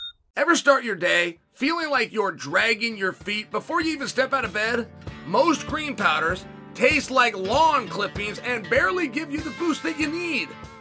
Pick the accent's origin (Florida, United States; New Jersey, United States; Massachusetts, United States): Massachusetts, United States; Lynn; But I'm from West Lynn.